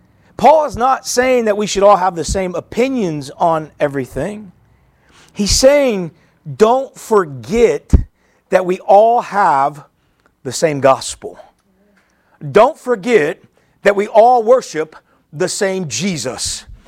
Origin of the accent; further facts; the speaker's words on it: Oklahoma, United States; And where I grew up at in Oklahoma, where I pastored in Memphis, Tennessee, and Mississippi, there were a lot of churches that this was their favorite phrase.